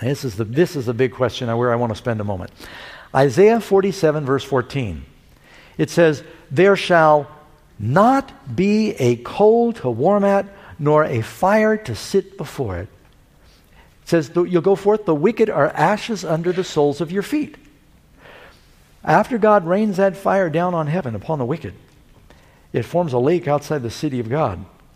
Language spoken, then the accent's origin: English; New York City, New York, United States; born or raised there